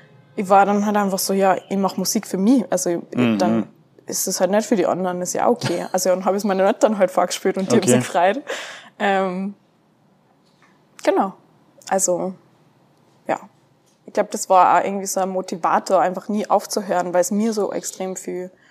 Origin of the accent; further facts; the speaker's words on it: Salzburg, Austria; In Salzburg.